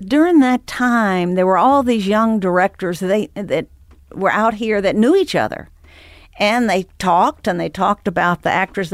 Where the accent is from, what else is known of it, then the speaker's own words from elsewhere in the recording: Texas, United States; And I'm from Texas. And we connected on many different levels.